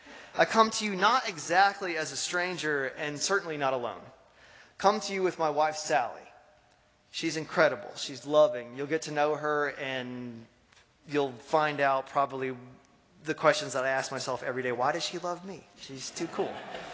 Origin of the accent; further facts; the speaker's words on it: Tryon, North Carolina, United States; I grew up here in Tryon, and I grew up here in this church.